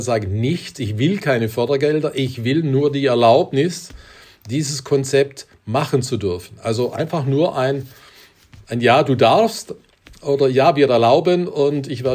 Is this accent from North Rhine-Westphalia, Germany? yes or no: no; Baden-Württemberg, Germany; Geschäftsführerin der CDU Baden-Württemberg war, also meinem Heimatland.